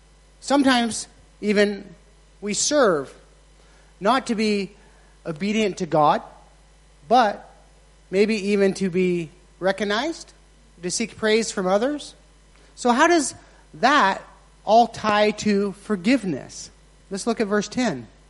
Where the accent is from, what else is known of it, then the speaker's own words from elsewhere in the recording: United States; now in Thailand; In Myanmar, as an American, when I first went over there, one of the first words you learn is thank you, right?